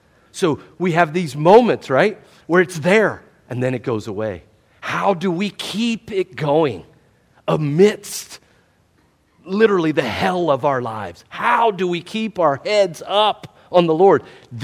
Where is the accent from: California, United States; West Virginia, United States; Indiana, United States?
West Virginia, United States; See, I'm from West Virginia. I'm not from the city, like most of you. I pray for you. You all make fun of West Virginians? It's a glorious life to live in the mountains.